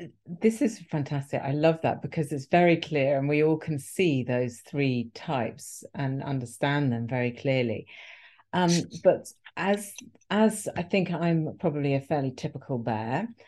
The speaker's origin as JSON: {"language": "English", "country": "United Kingdom", "said": "Being British, I will have a nice cup of strong English tea, and that sorts me out for the rest of the day."}